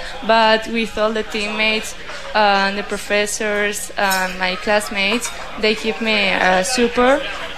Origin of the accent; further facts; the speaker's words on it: Spain; English is a second language; because I'm from Spain, so it's more difficult for me than for other people.